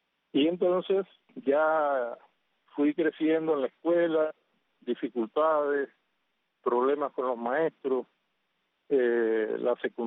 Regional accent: Chaparra, Las Tunas, Cuba; also born or lived in Holguín; Bueno, yo nací en Floro Pérez, Jibar Holguín, pero desde el año 61 vivimos en Arroyón, en Chaparra Las Tunas.

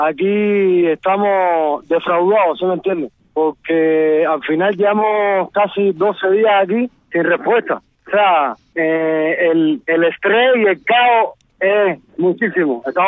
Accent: Havana, Cuba; moved away; De Alta Habana.

